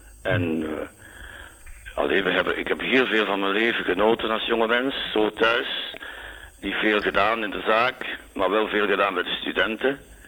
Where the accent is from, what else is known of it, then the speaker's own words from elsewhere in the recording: Flanders, Belgium; Ja, ik ben afkomstig van de Kempen, van de Noorderkempen.